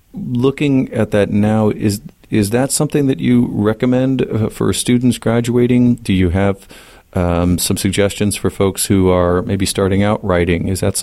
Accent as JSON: {"language": "English", "region": "Ohio", "country": "United States", "tie": "born or raised there", "said": "I mean, you entered up where I grew up near Toledo, sort of in the northeast corner"}